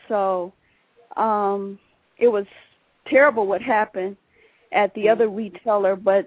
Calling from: Detroit, Michigan, United States; I'm calling from Detroit, Michigan.

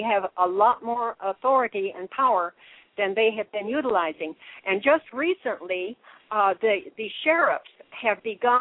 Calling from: Bigfork, Montana, United States; I'm calling from Big Fork, Montana.

